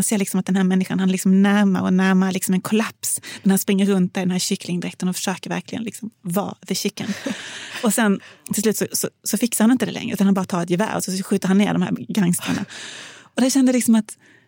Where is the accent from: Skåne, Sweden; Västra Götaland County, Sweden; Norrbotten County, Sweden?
Skåne, Sweden; Hörby; Den utspelar sig faktiskt i vad jag tänker är min hemby, Hörby.